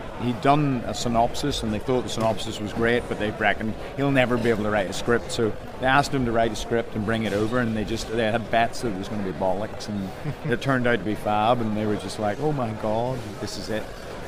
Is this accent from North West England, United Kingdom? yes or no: no; Northern Ireland, United Kingdom; growing up in Northern Ireland